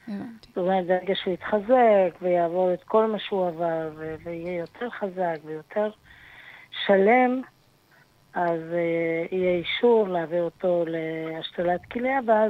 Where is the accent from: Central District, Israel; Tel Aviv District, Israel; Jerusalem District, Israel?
Tel Aviv District, Israel; Holon